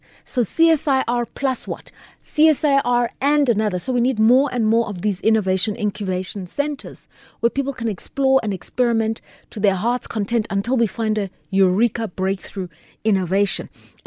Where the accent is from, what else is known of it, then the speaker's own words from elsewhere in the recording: Mabopane, Gauteng, South Africa; I come from Mabopane, which is the most advanced in South Africa, even more than most towns.